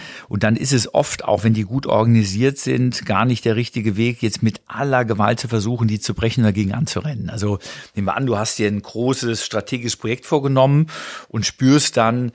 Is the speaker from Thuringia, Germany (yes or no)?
no; Wuppertal, North Rhine-Westphalia, Germany; ich komme ja nun aus Wuppertal